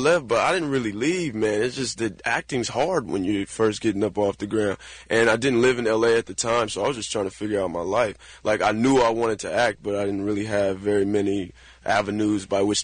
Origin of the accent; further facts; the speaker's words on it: Victorville, California, United States; also born or lived in San Bernardino; Yeah, San Bernardino is where I was born. I grew up in Victorville, also known as Victimville in the high desert.